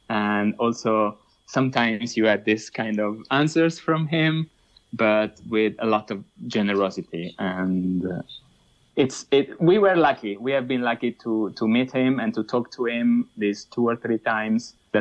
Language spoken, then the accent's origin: English; Apulia, Italy; If you are from the south, as I am, I come from Puglia, you don't know really much about what happens in Valle d'Aosta or in Trentino.